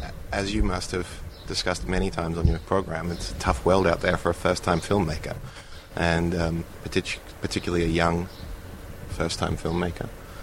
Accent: Australia; moved away as an adult; also born or lived in Paris, France; now in New York, United States; I'm from Australia, actually.

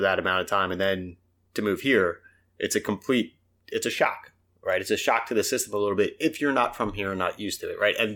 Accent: New York, United States; So I'm not just from here. I'm from the complete opposite of here. So I grew up on Long Island.

